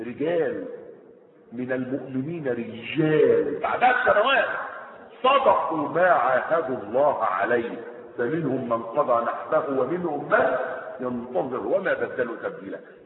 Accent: Egypt; هو ده النظام الايه بتاع الطرر اللي ماشي عندنا في مصر

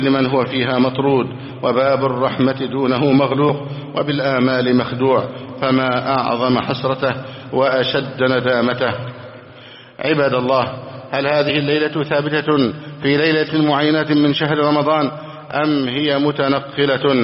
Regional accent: Egypt

